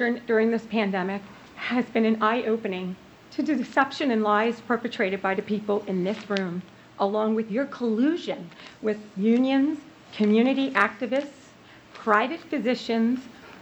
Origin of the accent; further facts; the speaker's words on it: Warrington, Pennsylvania, United States; I'm from Warrington.